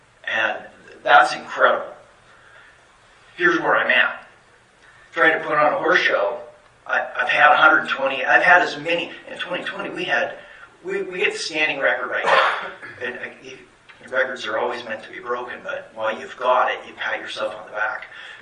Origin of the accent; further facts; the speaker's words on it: Idaho Falls, Idaho, United States; I'm from Idaho Falls.